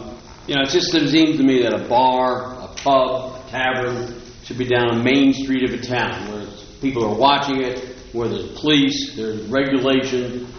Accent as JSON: {"language": "English", "region": "North Carolina", "country": "United States", "said": "Now, I came from North Carolina, lived there 30 years"}